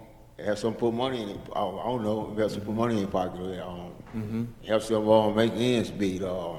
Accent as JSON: {"language": "English", "town": "Detroit", "region": "Michigan", "country": "United States", "moved": "yes", "said": "When I first came out of Detroit, I'm from Detroit as well."}